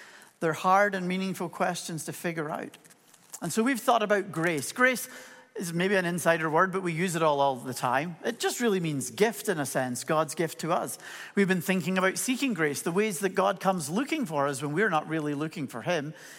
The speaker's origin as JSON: {"language": "English", "region": "Scotland", "country": "United Kingdom", "tie": "born there", "said": "My accent has a whole lot more to do with the fact my wife is Irish than it is that I was born in Scotland."}